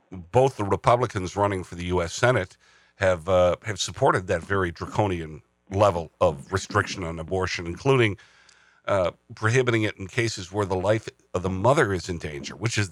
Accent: Milwaukee, Wisconsin, United States; when I was a little boy and we lived in Milwaukee, I was born in Milwaukee.

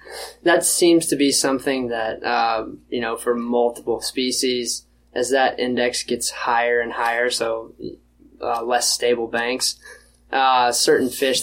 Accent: South Carolina, United States; moved away as an adult; I grew up in South Carolina, lived there for, you know, my first 22 years, and I had never lived anywhere else for any extended period of time

